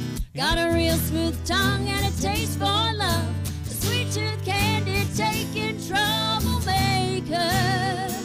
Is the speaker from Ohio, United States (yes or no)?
no; Mount Airy, Maryland, United States; I'm a country girl. I'm from Mount Airy, Maryland. Turn left at the cow right at the church. Keep on going. That's where I'm from.